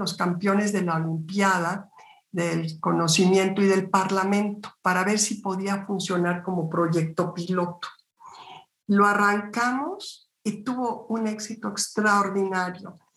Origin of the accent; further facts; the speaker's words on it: Mexico; a partir de esta visión internacional y como mexicana